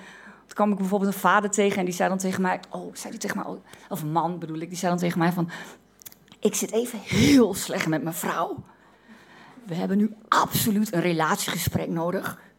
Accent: Overijssel, Netherlands; Dat weet ik, omdat ik uit Twente kom. Twente en de Achterhoek, is altijd prettig om even in Amsterdam te vermelden, niet hetzelfde. Twente ligt in Overijssel, regio in Overijssel.

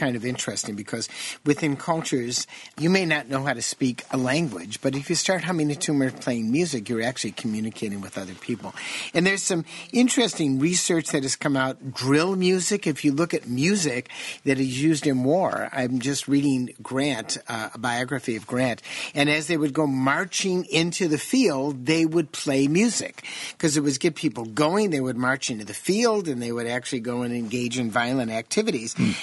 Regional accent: Chicago, Illinois, United States; I'm from Chicago originally.

